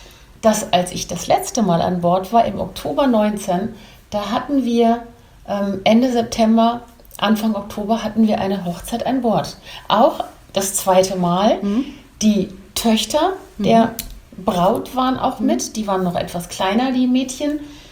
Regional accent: Belgium; Dann kenne ich als Belgierin natürlich auch, nächstes Wochenende bin ich auf einem Familienfest in Belgien.

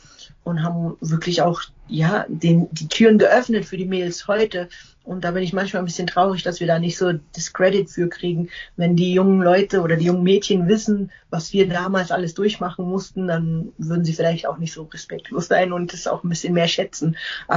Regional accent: Germany; Also ich bin in der DDR geboren, kenne meine Eltern nicht, bin im Kinderheim groß geworden.

